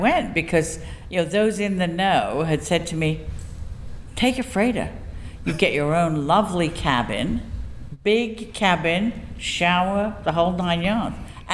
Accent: England, United Kingdom; moved away as an adult; No, I'm not from around here. I was originally from England. I was born and brought up and went to school in the UK. And I came here in 1968. And I've been here ever since.

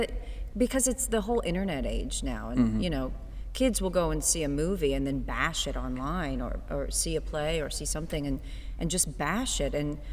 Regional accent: Cincinnati, Ohio, United States; even though I dressed as a Bengal when I was in the second grade because I'm from Cincinnati.

